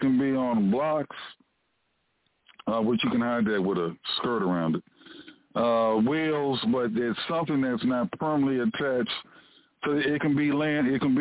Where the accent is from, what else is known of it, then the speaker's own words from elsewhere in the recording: Washington, District of Columbia, United States; And I was born in Washington, D.C., lived in Washington, partially raised in D.C. because I lived in some other places too.